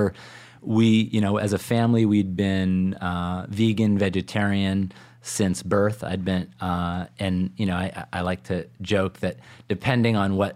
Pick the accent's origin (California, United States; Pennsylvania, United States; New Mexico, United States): California, United States; I'm from California, and we have this all vegan restaurant